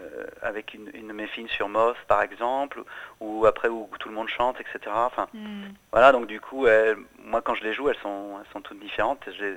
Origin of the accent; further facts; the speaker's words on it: Nantes, Pays de la Loire, France; born there; je vais sur la côte ouest, puisque je suis né à Nantes, donc voilà, j'ai quelques attaches là-bas